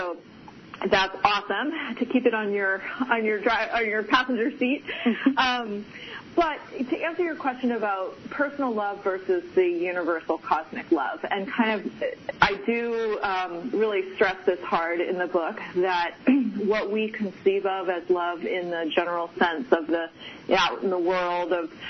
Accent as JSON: {"language": "English", "town": "Pasadena", "region": "California", "country": "United States", "tie": "born or raised there", "lives_now": "Hawaii, United States", "said": "I did. I grew up in the Pasadena area."}